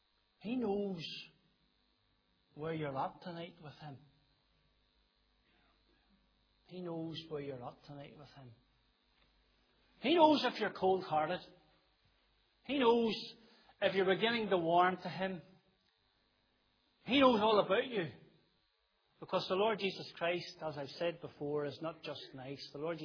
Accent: Ireland; But we're conservative Baptists, aren't we? We're Irish Baptists. We don't shout hallelujah.

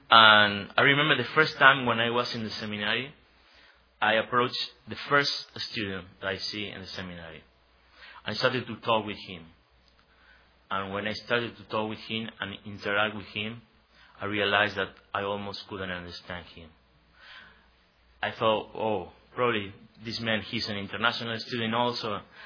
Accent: Argentina; English is a second language; now in United States; As Pastor Adam has already said, I'm from Argentina. I was learning English for almost two years.

